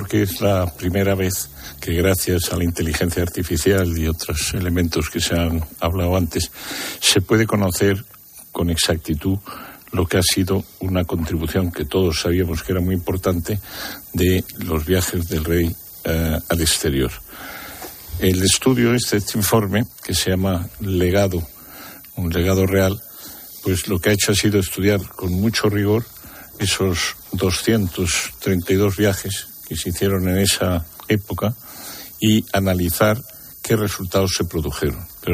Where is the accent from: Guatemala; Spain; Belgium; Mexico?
Spain; siendo español